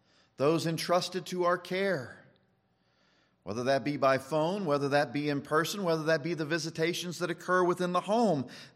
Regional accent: Kansas, United States; I never saw one, you know, come and threaten the sheep when I was growing up in Kansas.

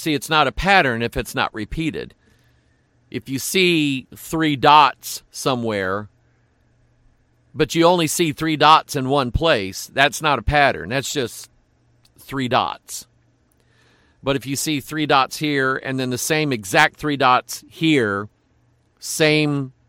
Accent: United States; now, I'm an American. I like my tea cold and sweet.

